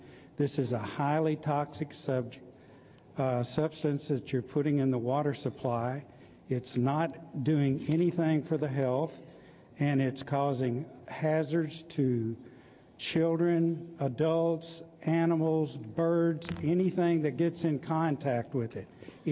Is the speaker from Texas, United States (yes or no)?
yes; Colleyville, Texas, United States; I'm from Colleyville.